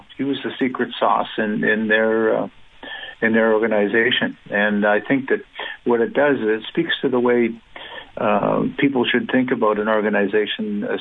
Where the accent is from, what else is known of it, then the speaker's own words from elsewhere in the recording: Canada; I'm a kid from Canada.